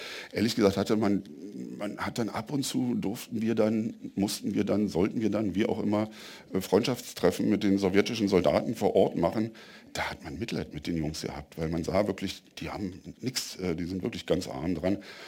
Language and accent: German; Germany; Ich bin in der DDR geboren, ich bin da aufgewachsen